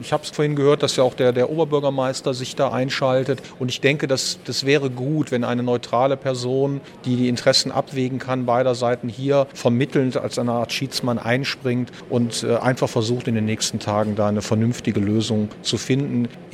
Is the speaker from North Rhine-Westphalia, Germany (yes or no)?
yes; Krefeld, North Rhine-Westphalia, Germany; born there; Ich bin gebürtiger Krefelder